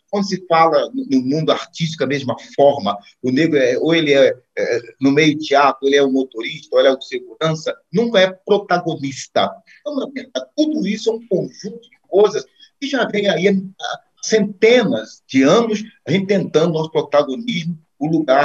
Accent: Rio de Janeiro, Brazil; Aqui no estado de Pernambuco, um estado maravilhoso que eu amo, o povo me ama, eu sou do Rio de Janeiro

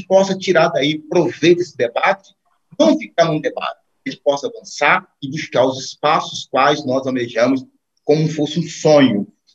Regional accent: Rio de Janeiro, Brazil; Aqui no estado de Pernambuco, um estado maravilhoso que eu amo, o povo me ama, eu sou do Rio de Janeiro

